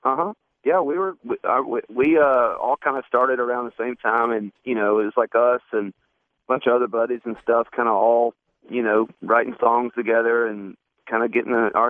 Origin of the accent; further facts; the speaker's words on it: Augusta, Georgia, United States; moved away as an adult; now in Nashville, United States; Yeah, we got, Dave and I, you know, we grew up together in Augusta, Georgia, but I moved to Nashville in 05